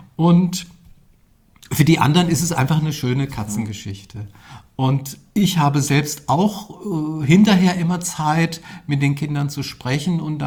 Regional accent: Frankfurt, Hesse, Germany; now in Rotenburg an der Fulda, Germany; Ich wohne noch nicht lange hier in Rothenburg, an der Fulda ist das. Ja. Ich komme aus Frankfurt.

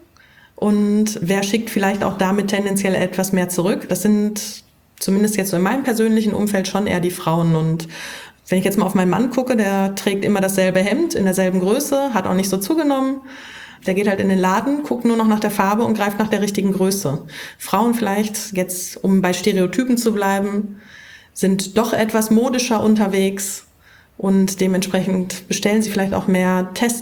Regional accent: Dortmund, North Rhine-Westphalia, Germany; ich jetzt hier habe natürlich das Dortmunder Stadion im Kopf als Dortmunder.

